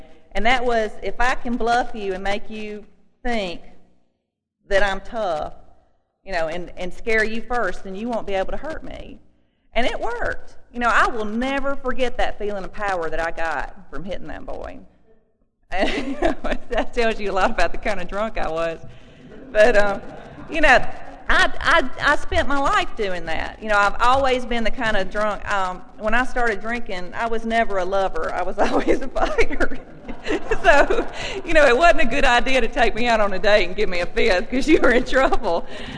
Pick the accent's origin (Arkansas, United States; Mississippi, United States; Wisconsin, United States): Mississippi, United States; also born or lived in Huntsville; When I was, I guess, about 8 years old, we moved to Mississippi from Huntsville, and I started riding a county school bus, and I went from a very urban sort of environment to the middle of nowhere